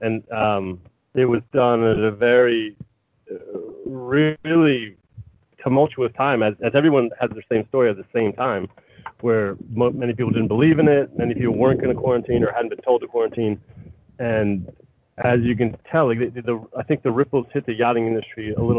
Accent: Vermont, United States; also born or lived in New Jersey; Born and raised in Vermont with a brief stint in New Jersey, and then back to Vermont.

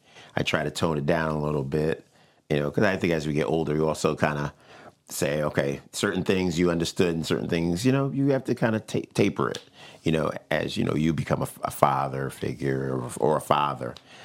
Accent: West Haven, Connecticut, United States; West Haven. Pretty much all my life, West Haven Middle School, High School.

